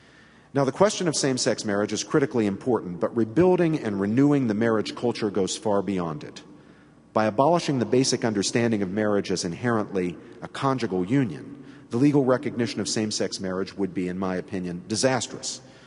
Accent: New Jersey, United States; We had in my home state of New Jersey a Methodist institution which lost the tax-exempt status for a piece of its property.

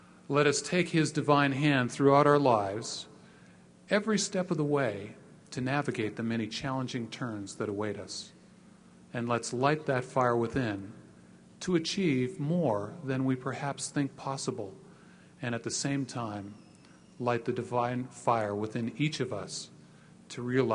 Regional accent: Salt Lake City, Utah, United States; when I travel around the world and mention that I'm from Salt Lake, a smile comes to the eyes

